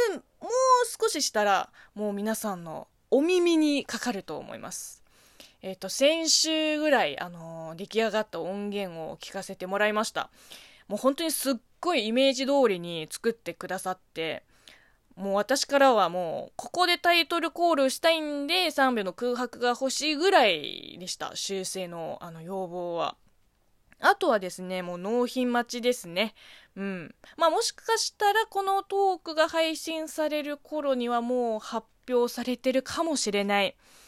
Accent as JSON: {"language": "Japanese", "country": "China", "tie": "born or raised there", "said": "中国生まれ中国育ちの私"}